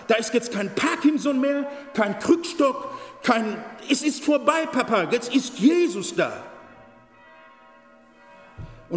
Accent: Gelsenkirchen, North Rhine-Westphalia, Germany; Ich komme aus Gelsenkirchen

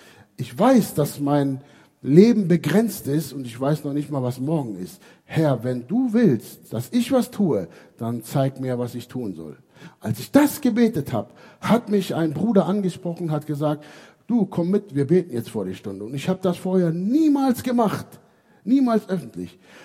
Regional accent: Hameln, Lower Saxony, Germany; ich komme aus Hameln und ich war damals 12, 13 Jahre alt, heute bin ich 52

